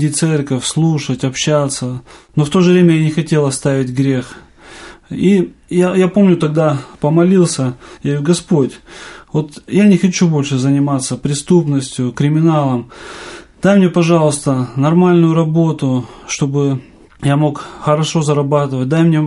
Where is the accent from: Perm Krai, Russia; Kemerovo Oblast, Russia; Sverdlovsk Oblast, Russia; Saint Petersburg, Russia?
Sverdlovsk Oblast, Russia; я сам родом со Свердловской области, и там у нас был реабилитационный центр для наркоманов